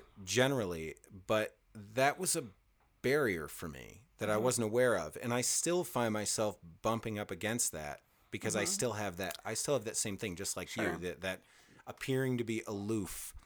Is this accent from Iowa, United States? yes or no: no; Michigan, United States; now in Denver, United States; Like I grew up off in Michigan, and everybody's that I grew up with in the pocket that I grew up in, was pretty standoffish